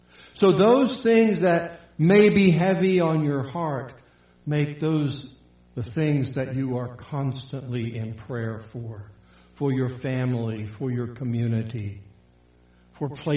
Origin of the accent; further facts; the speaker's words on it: Philadelphia, Pennsylvania, United States; moved away; I mean, I'm from Philadelphia. You know, lights, right?